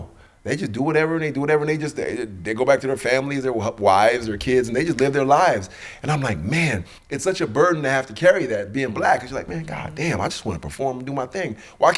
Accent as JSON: {"language": "English", "country": "Jamaica", "said": "You know, and then we're Jamaican."}